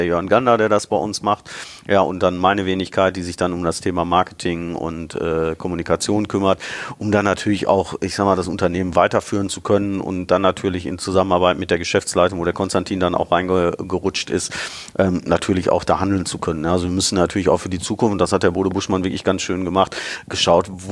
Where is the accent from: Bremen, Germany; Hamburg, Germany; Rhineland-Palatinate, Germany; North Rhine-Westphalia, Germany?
North Rhine-Westphalia, Germany; Bottrop; born or raised there; also born or lived in Karlsruhe